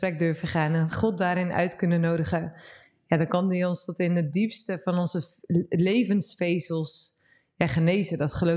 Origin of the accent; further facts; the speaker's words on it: South Holland, Netherlands; Ik ben boerendochter. Ik kom uit de Oblassewaard.